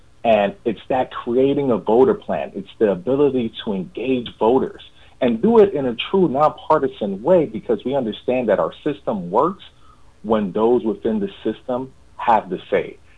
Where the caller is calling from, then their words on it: Maryland, United States; Today I'm calling in from Maryland.